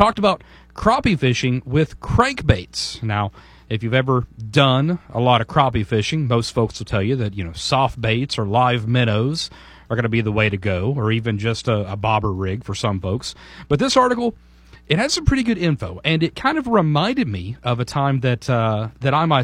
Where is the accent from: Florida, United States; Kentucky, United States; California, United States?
Kentucky, United States; we're moving south to the Bluegrass State, Kentucky, my hometown, home state, rather.